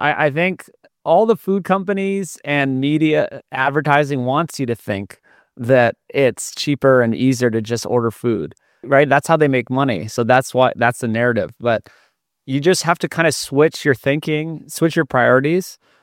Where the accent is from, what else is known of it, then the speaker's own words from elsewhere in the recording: Hawaii, United States; Like my friends I grew up with in Hawaii, they are 40 and they're dads.